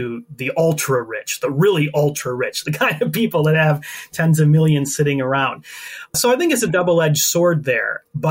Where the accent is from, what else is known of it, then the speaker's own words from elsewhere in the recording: Ottawa, Illinois, United States; I grew up in Northern Illinois. I'm from a little town called Ottawa. So hi, everybody out there from Ottawa who might be listening, about 75 miles southwest of Chicago.